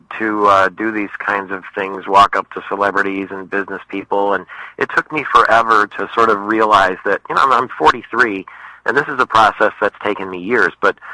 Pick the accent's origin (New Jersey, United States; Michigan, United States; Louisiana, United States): Michigan, United States; Dearborn; they were going to build a TPC course in Dearborn, Michigan, in my hometown.